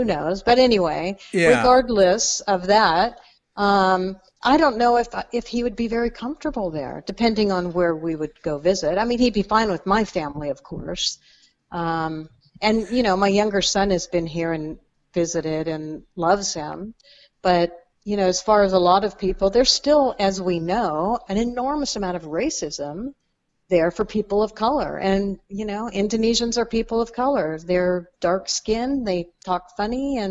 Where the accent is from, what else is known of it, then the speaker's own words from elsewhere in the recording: Ventura, California, United States; I was born in Ventura, California. Uh-huh. So I'm a California native.